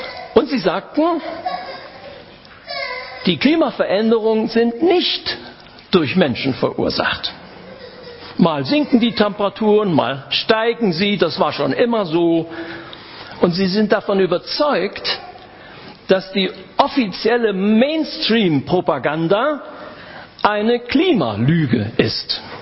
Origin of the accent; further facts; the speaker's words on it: Friedensau, Saxony-Anhalt, Germany; in Friedensau, wo ich herkomme